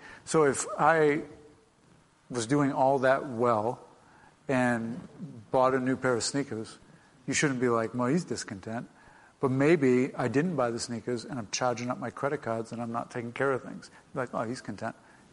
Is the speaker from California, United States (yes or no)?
no; Massachusetts, United States; I am from Massachusetts.